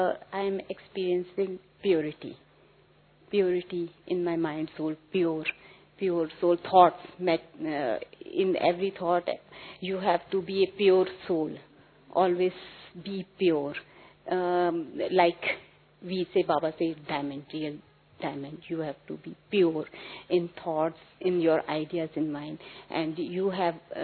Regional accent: Vienna, Austria; English is a second language; I am from Vienna, Austria, and I am for the first time here in Madhuban

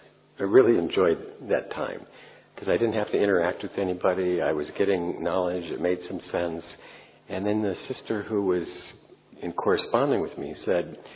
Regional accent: Midwest, United States; if you know the United States, I'm from the Midwest. We don't promote ourselves too much.

